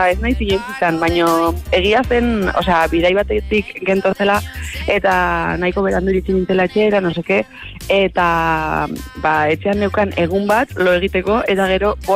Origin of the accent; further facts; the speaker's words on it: Lumbier, Navarre, Spain; Ilunberrikoa, bai.